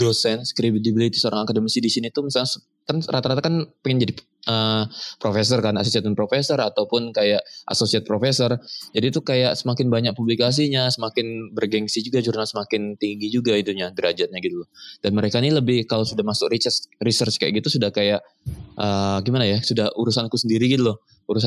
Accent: Indonesia; Kan karena mungkin aku lahir dan dibesarkan di Indonesia

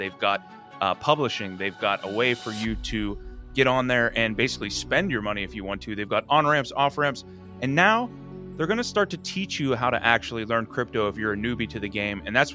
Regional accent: Australia; accent: Australian; they're probably going to make fun of my Aussie accent

